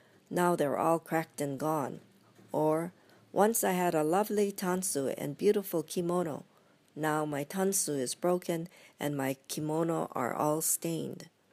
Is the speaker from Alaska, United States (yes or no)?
no; Hilo, Hawaii, United States; or to us growing up in Hilo at the time, the tea garden.